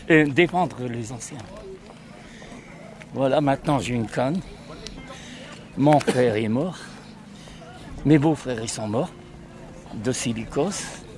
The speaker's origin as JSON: {"language": "French", "town": "Montigny-en-Goële", "region": "Île-de-France", "country": "France", "tie": "born there", "lives_now": "Courrières, France", "said": "Première génération née en France. Je suis né à Montigny-en-Goële, à côté. Maintenant, j'habite à Courrières."}